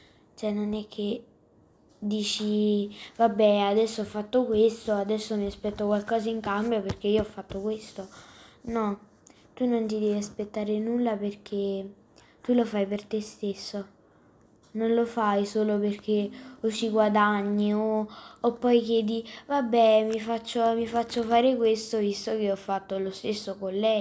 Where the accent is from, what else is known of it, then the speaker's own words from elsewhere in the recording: Campania, Italy; accent: Neapolitan; ci aveva assegnato la maestra di italiano, che dovevamo scrivere un proverbio napoletano, cioè del nostro dialetto.